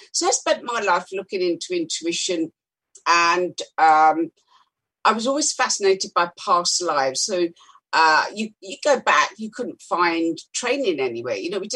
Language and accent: English; London, United Kingdom; I grew up in London. I grew up in Notting Hill